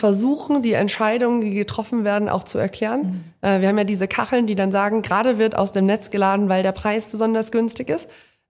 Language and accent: German; North Rhine-Westphalia, Germany; Ich komme aus dem Münsterland, vom Land